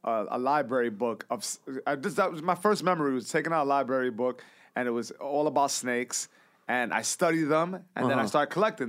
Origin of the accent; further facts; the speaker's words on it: New York, United States; But every now and then, I grew up in Baruch Projects. You know, I'll just be playing with my friends, and some crew, like, will roll up.